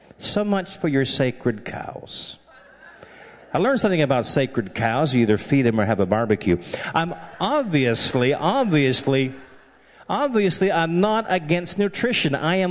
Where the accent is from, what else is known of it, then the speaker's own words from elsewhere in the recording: Maine, United States; born there; I was born in Maine. That makes me a true maniac.